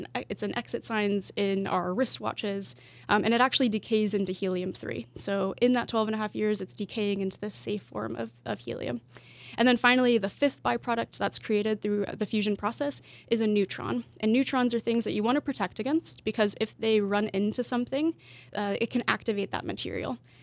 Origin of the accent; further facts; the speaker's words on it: Branson, Missouri, United States; now in Seattle, United States; Yeah, I'm actually from Branson, Missouri, and moved out to the Seattle area 3 years ago.